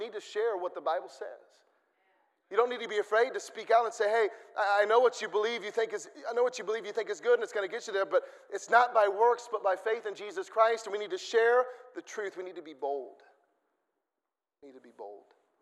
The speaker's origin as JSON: {"language": "English", "region": "Missouri", "country": "United States", "tie": "born or raised there", "said": "I grew up in Missouri. And in Missouri, there's about, I don't know, 75-80% Catholic and Lutheran."}